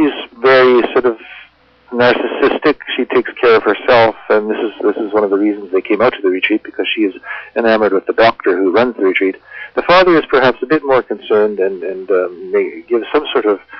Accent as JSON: {"language": "English", "town": "Port Edward", "region": "British Columbia", "country": "Canada", "tie": "born there", "said": "I was born in Port Edward, British Columbia."}